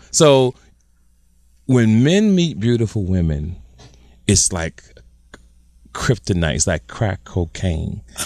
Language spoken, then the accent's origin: English; Jersey City, New Jersey, United States; I grew up in Jersey City.